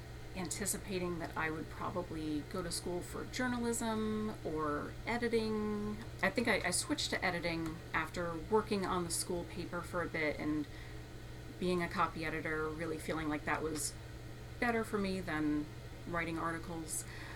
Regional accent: New Jersey, United States; So I grew up in Warren County, northern Warren County, about 20 minutes south of Newton. So I'm pretty familiar with Sussex County.

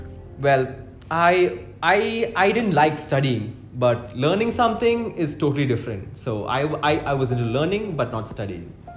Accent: Kerala, India; now in Dubai, United Arab Emirates; I am originally an Indian Keralite working in Dubai as a junior accountant.

